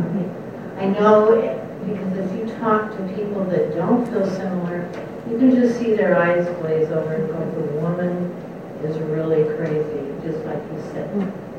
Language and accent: English; United States; We're American.